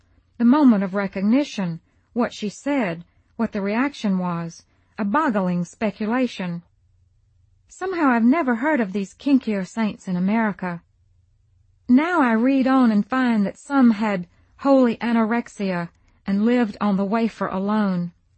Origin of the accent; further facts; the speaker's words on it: Southern United States, United States; Growing up in the God-fearing, faith-healing end-of-the-world-is-at-hand South gave me many chances to visit snake collections beside gas stations when my parents stopped to fill up